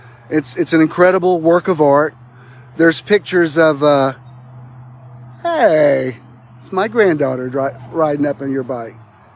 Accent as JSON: {"language": "English", "town": "Atlanta", "region": "Georgia", "country": "United States", "tie": "born or raised there", "said": "I will always be Southern. Because of growing up in Atlanta, I've lived very close to memories of the Confederacy."}